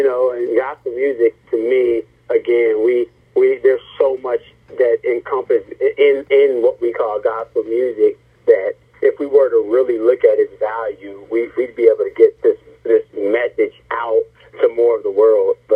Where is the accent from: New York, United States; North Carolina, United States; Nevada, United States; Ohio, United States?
North Carolina, United States; Asheville; now in Indianapolis, United States; Yeah, I'm from Asheville, North Carolina. I am, but I live in Indianapolis, but I'm a country boy